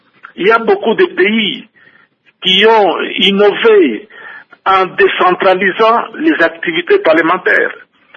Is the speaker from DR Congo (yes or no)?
yes; DR Congo; Cela pourrait être une innovation chez nous en RDC